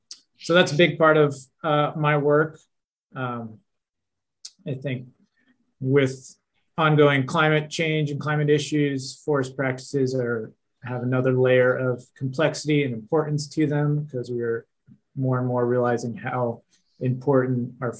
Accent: New Jersey, United States; moved away; I'm also from the East Coast, from New Jersey originally, but quickly realized that was not necessarily the place for me, not enough space.

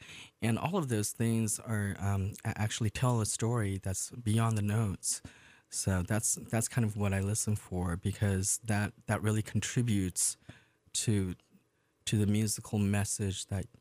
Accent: Taiwan; I grew up in Taiwan playing a Royal Upright from England.

